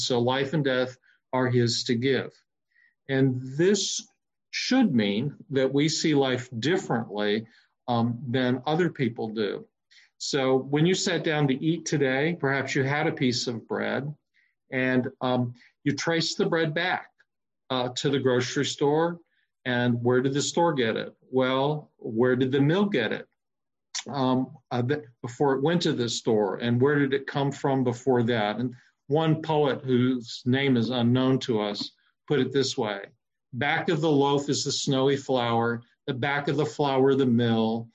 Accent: United States; I'm an American and I sort of have this ideal of self-sufficiency.

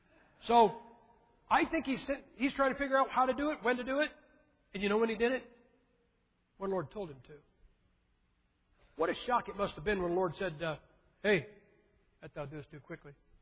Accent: Ohio, United States; I know you guys count yourself as the South, and I'm from Ohio.

